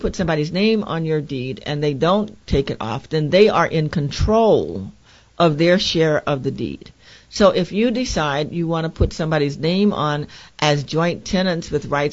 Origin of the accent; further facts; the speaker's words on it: Louisiana, United States; the mayor of Shreveport is a black woman, and I'm from Louisiana